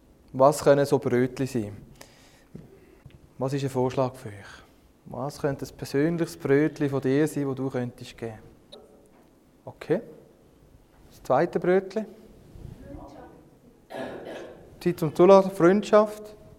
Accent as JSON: {"language": "German", "country": "Switzerland", "said": "Wie kann ich euch noch so behandeln als Schweizer?"}